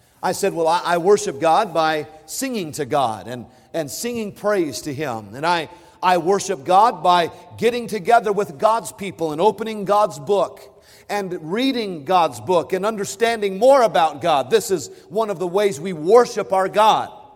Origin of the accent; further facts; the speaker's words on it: United States; And as an American, I've always cherished my freedom. I've always been proud to be an American.